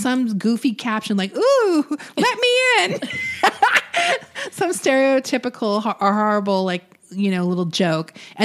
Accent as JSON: {"language": "English", "region": "Florida", "country": "United States", "said": "Angel, look, I'm trash. I'm from Florida."}